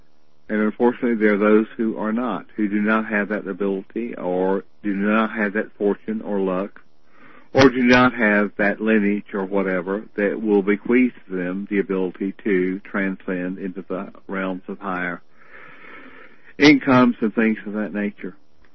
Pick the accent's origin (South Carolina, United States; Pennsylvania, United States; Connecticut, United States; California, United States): South Carolina, United States; I'm from South Carolina. I've grown up with all that stuff, and I've seen it happen